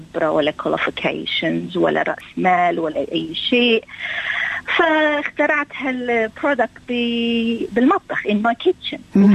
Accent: Syria; now in Australia; انا من سوريا

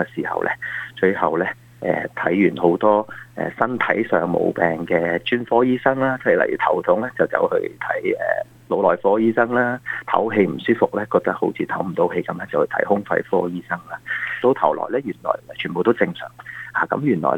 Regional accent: China

